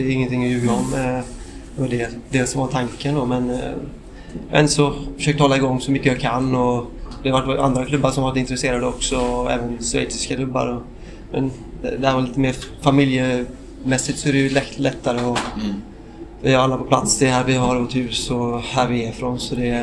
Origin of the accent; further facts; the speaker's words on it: Lerum, Västra Götaland County, Sweden; jag är från Lerum och uppväxt typ i stan